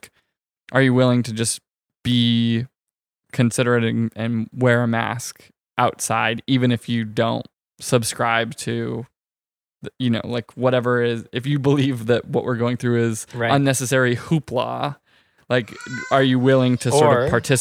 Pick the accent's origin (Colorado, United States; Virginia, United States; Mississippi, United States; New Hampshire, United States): New Hampshire, United States; like I grew up in New Hampshire, which is common knowledge